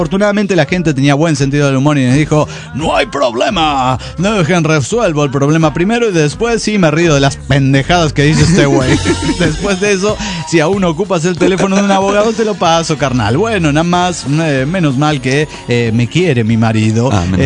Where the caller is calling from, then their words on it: Guadalajara, Jalisco, Mexico; Soy el 11 de Guadalajara, Jalisco, México.